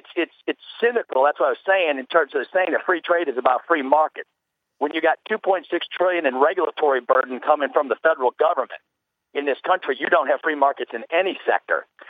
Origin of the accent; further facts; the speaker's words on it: Virginia, United States; I'm from Virginia.